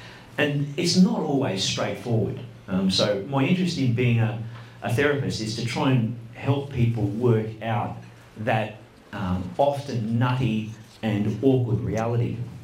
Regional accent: Brisbane, Queensland, Australia; I grew up in Brisbane, and I came down here because I was thinking of entering a religious order.

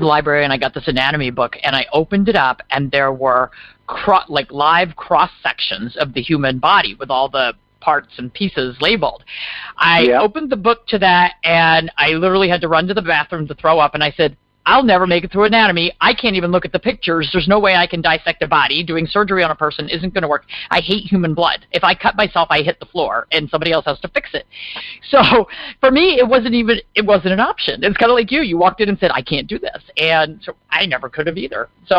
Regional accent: New Jersey, United States; at that point, it was 13 applicants for every seat available because I was from New Jersey and we don't have a vet school.

